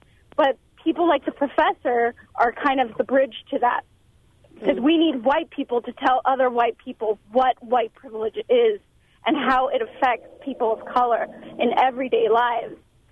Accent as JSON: {"language": "English", "town": "San Francisco", "region": "California", "country": "United States", "tie": "born or raised there", "also_born_or_lived": "New York City", "said": "growing up in San Francisco and living in New York City, I had never learned before."}